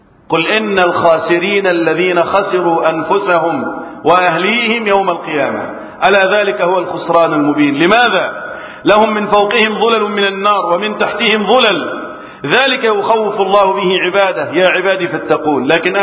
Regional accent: Egypt; اللهم احفظ بلدنا مصر وسائر بلاد

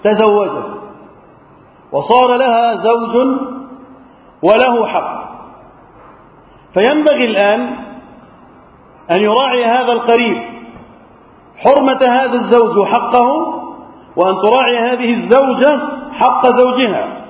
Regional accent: Egypt; اللهم احفظ بلدنا مصر وسائر بلاد المسلمين من الفتن.

